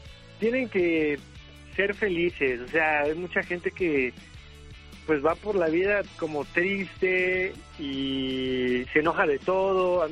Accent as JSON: {"language": "Spanish", "town": "Nezahualcóyotl", "region": "State of Mexico", "country": "Mexico", "said": "Yo soy de Nezahualcóyotl."}